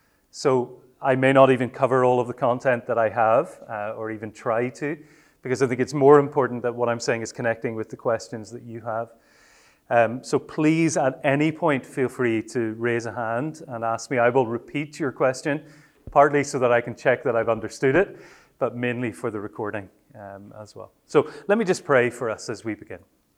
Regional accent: Northern Ireland, United Kingdom; I come from Northern Ireland, so we do speak English there, but maybe in a slightly different way. I hope you can follow my accent.

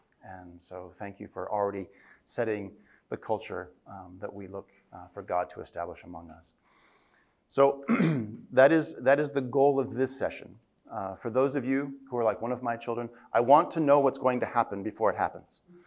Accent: Germany; English is a second language; also born or lived in United States; I come from Germany, and so my sense of what means to be on time is very set. There is no none at all of moving left or right on that. But I happen to have been born in the United States

